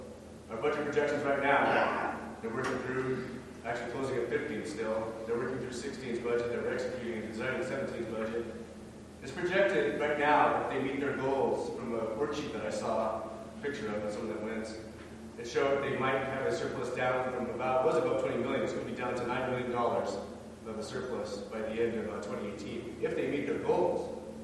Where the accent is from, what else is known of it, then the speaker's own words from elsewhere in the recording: Scotland, United Kingdom; I'm a Scot.